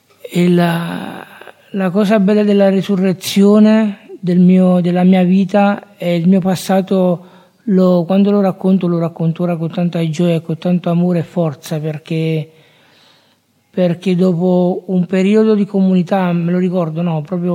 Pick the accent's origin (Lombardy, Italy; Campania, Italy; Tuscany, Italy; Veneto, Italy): Campania, Italy; Naples; io abito in delle palazzine popolari a Napoli, sono di Napoli